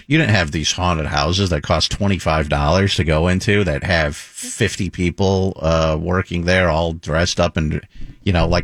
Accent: Las Vegas, Nevada, United States; I mean, where I grew up in Las Vegas, we didn't have that.

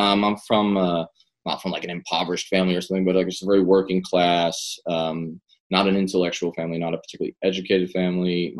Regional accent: Staten Island, New York, United States; Staten Island, New York City, forgotten borough, Trump country. Very complicated place, but I grew up on the East Shore

